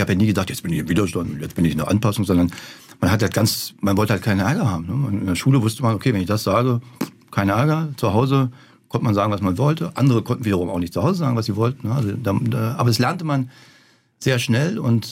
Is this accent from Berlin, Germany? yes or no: yes; Berlin, Germany; accent: Berlin; Weil die fanden alle meinen Berliner Akzent so toll und war so authentisch.